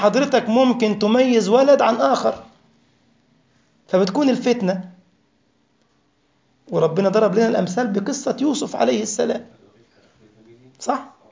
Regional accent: Egypt; مثلا عندنا في مصر القاهرة مثلا، تجد كان في سور كبير جدا يحيط بالقاهرة

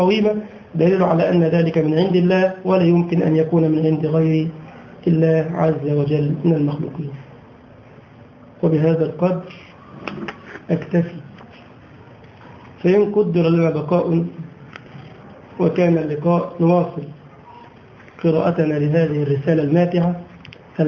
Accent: Egypt; موجود عندنا في مصر جميل، في المتحف المصري ده

